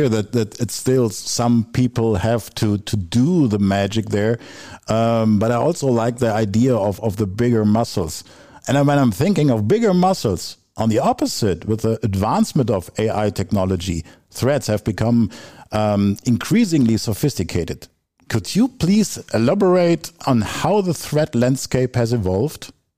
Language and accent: English; Germany; I'm from Germany.